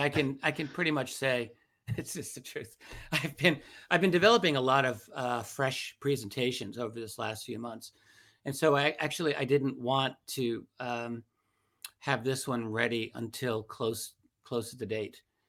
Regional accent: New York City, New York, United States; I'm from New York City. My father was not only a retired New York City police officer for many years, but worked at the World Trade Center in New York City for 7 years

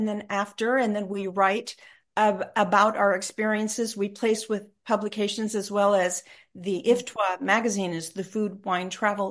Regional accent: Ohio, United States; moved away as an adult; I grew up in Ohio, and I was a dancer, and I went to Texas to join a dance troupe in college, and I never went home.

